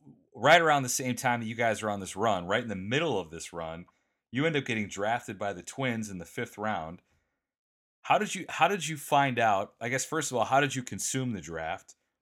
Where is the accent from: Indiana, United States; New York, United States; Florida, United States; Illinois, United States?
Indiana, United States; Valparaiso; but then I felt bad for Valpo because, you know, that's my hometown.